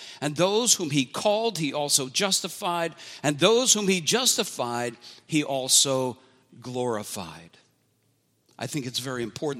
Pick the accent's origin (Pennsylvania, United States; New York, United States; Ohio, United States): Pennsylvania, United States; Philadelphia; Well, one of the things about growing up in the inner city, for me, growing up in North Philadelphia, well, there was never a lack of friends to play with.